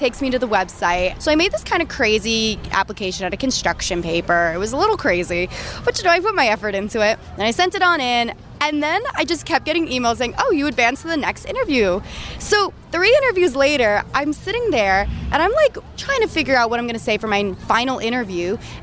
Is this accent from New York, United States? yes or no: yes; New York, United States; My dad has a really thick accent, New York accent. So he was like, New York. And I was like … from New York.